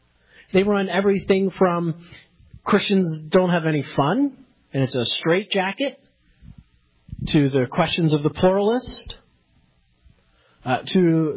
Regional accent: Pennsylvania, United States; And I'm from Western Pennsylvania, so I always get nervous when I pronounce French words.

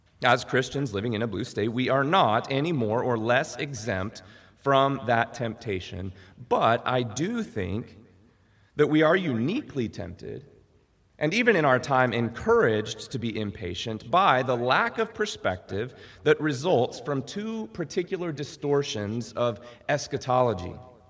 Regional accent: Texas, United States; Now, I don't do CrossFit, but I am a Texan.

